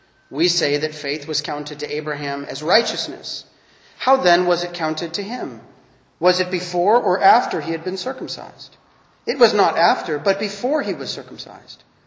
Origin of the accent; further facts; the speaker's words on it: Phoenix, Arizona, United States; the Reformed churches in Arizona, where I grew up in Phoenix, Arizona